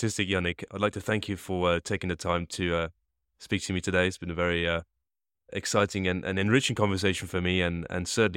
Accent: Luxembourg; as we're both from Luxembourg

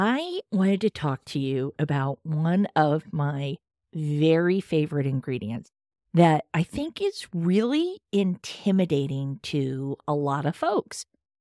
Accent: Frederick, Maryland, United States; my hometown is where the bulk of the listeners are coming from in Frederick, Maryland.

